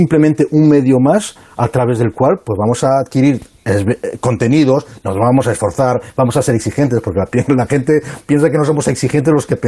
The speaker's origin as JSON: {"language": "Spanish", "town": "Paris", "region": "Île-de-France", "country": "France", "tie": "born or raised there", "said": "Mira, yo me crié en París, ¿no? En Francia"}